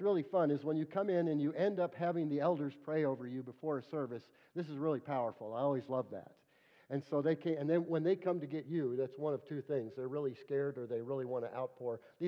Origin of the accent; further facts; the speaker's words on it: California, United States; also born or lived in Texas; I am from California, but I did live in Texas.